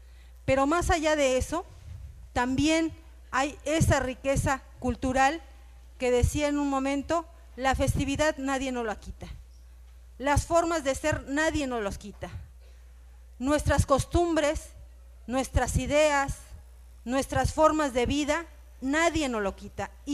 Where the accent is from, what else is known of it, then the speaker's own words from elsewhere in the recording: Mexico; nosotros como mexicanos conocemos